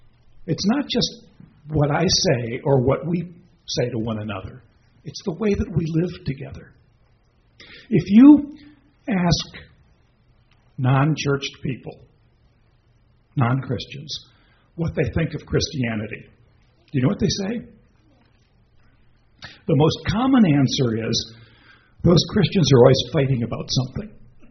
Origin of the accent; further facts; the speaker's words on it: Akron, Ohio, United States; I grew up in Akron, Ohio, where there was the lovely aroma of rubber mills in the air every day.